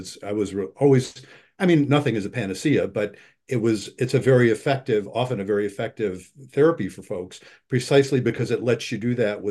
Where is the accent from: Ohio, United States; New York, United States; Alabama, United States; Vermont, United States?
New York, United States; Buffalo; I grew up in Buffalo, by the way.